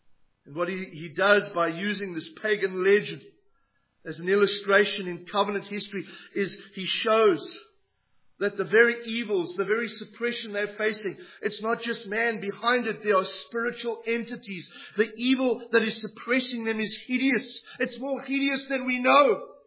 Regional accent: South Africa; I come from South Africa.

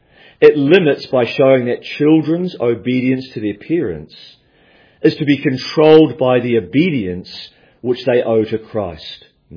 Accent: Victoria, Australia; a difficult thing in my home state of Victoria

